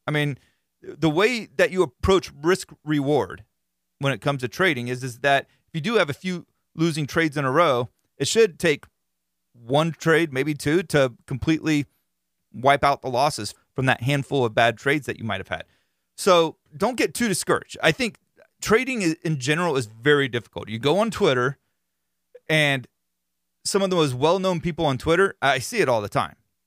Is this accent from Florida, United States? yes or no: yes; Florida, United States; being that I'm from Florida and got a little redneck in me anyway.